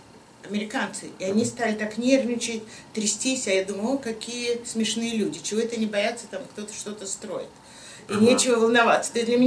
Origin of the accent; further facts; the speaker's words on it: Saint Petersburg, Russia; moved away as an adult; Из Ленинграда, сейчас называется Санкт-Петербург.